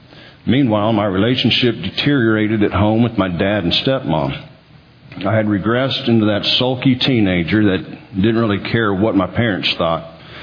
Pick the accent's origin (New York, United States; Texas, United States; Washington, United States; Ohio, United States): Texas, United States; Irving; As I was growing up in Irving, Texas, our family was one of the founding families of a neighborhood church.